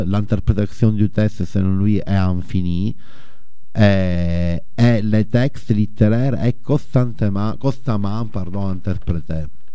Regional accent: Italy; moi je suis italien, lui il est français. Mais on voit comment, par exemple, pour moi, j'ai 41 ans

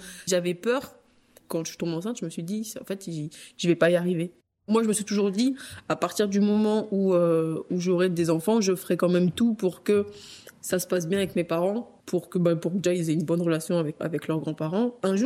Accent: Madagascar; now in France; Je lui dis, je suis malgache, j'ai été adoptée à tel âge

